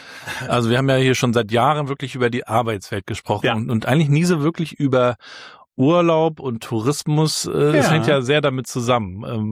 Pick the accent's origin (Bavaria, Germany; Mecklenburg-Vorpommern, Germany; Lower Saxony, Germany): Mecklenburg-Vorpommern, Germany; Rostock; Wir sind ja in Rostock Warnemünde aufgewachsen, wo du immer schon die Fähren gesehen hast, die nach Dänemark oder Schweden gefahren sind